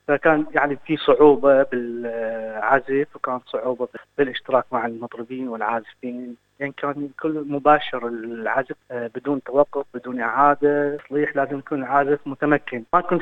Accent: Baghdad, Baghdad Governorate, Iraq; moved away as an adult; now in Sydney, Australia; أنا من أصول عراقية، أسكن أستراليا، تحديد مدينة سيدني. أنا من بغداد، درست اختصاص الإلكترونيك، أجيت أستراليا سنة 2011.

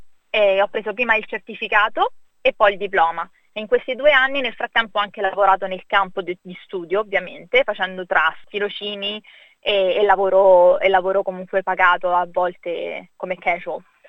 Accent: Rome, Lazio, Italy; moved away; Poi io vengo da Roma, mi spiace, sono un po' di parte, ma a me manca proprio Roma, a me manca la mia città

